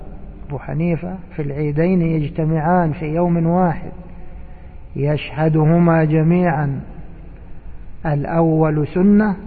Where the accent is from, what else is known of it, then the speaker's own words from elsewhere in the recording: Egypt; يعني يقولوا عندنا في مصر هذا مالي هدومه راسخ